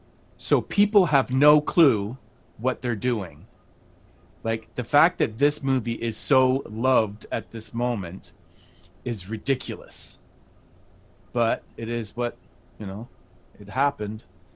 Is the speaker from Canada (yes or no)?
yes; Canada; but you got to remember, I'm Canadian.